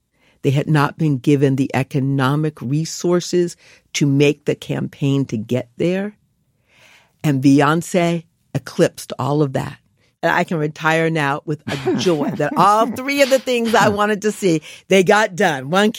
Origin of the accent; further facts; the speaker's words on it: Detroit, Michigan, United States; born there; because I was born in Detroit City in 1959, as the same year as Motown Records.